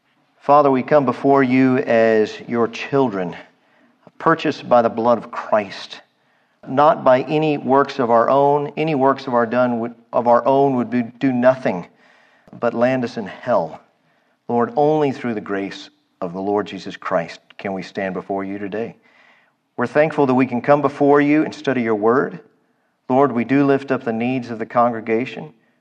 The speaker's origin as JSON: {"language": "English", "country": "United States", "said": "being a American who loves freedom, I still wasn't over that 17-year-old Texas rule that says we have to wear seatbelts in the car."}